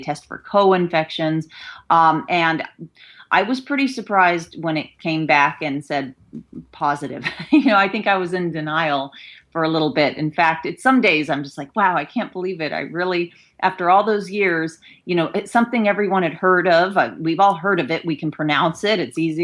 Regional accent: Midwest, United States; I grew up in the Midwest, but it was a little towards the east, you know, edge.

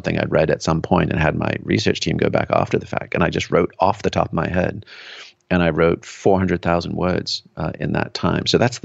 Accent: England, United Kingdom; a little bit like growing up in England, and like our house was like, you know, was built in the 15th century.

